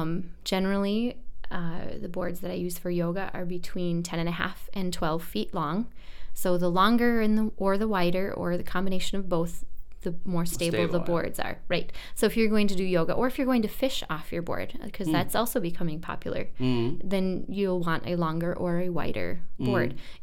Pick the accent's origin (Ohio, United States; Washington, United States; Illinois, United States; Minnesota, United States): Minnesota, United States; Born and raised in Minnesota, but not the Lakes Country, actually.